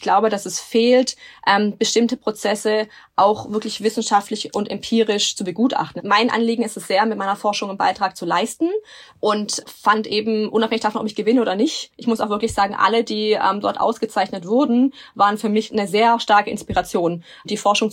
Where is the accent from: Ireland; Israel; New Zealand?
Israel; wir sind aus Israel